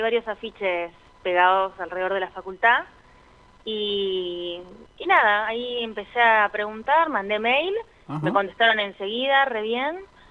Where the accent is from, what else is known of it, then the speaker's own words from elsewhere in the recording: Avellaneda, Buenos Aires Province, Argentina; accent: Avellaneda Spanish; yo hablo español, avellanediense. Sí. No, hablo español, hablo inglés, tipo fluido también como español. Hablo portugués porque mi papá es brasilero.